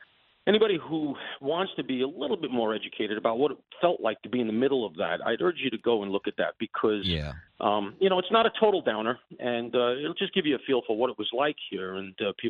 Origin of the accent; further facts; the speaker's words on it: New York, United States; I grew up near Shea Stadium.